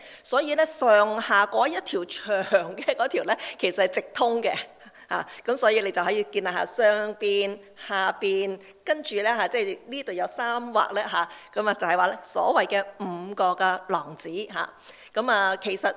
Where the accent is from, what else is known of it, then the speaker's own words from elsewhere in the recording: Guangdong, China; 我哋廣東人咧就係成日就愛嚟講笑啦